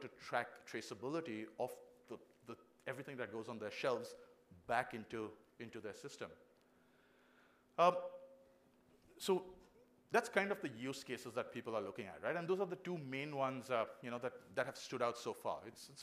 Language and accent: English; India; accent: Indian; now in New Zealand; and I'm from India, if you haven't figured out the accent